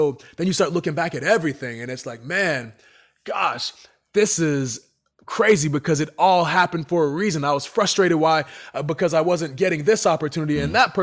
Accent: Boston, Massachusetts, United States; Number one, because it took place in Boston, which is my hometown.

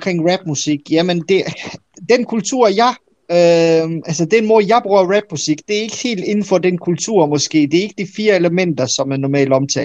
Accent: Bosnia & Herzegovina; Danish is a second language; now in Denmark; Bosnien, hvor jeg kommer fra, i Bosnien

